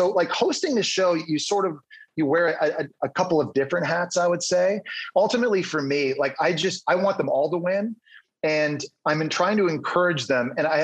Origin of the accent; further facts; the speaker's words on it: Ottawa, Ontario, Canada; I'm from Ottawa, Canada